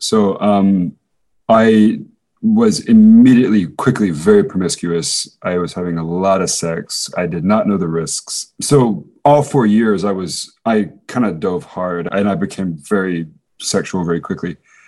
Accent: Zambia; also born or lived in Johannesburg, South Africa; So my parents are evangelical Baptists, and they were medical missionaries in Zambia. And so I lived in Zambia for a few years, and we spent time in Johannesburg

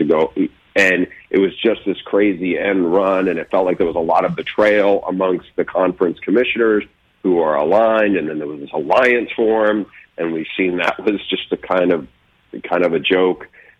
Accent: Northeast, United States; like you and I, we grew up in the Northeast, college basketball, March Madness was a big, big deal back then.

